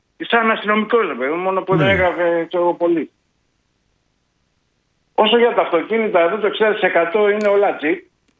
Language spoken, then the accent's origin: Greek; Kaisariani, Attica, Greece; από την Κεσαριάνη